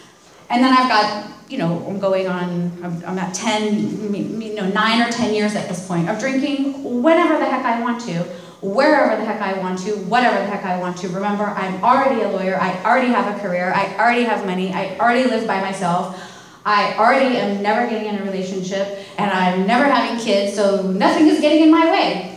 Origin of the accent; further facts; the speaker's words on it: Ireland; Again, I'm Irish. That's right next to the UK.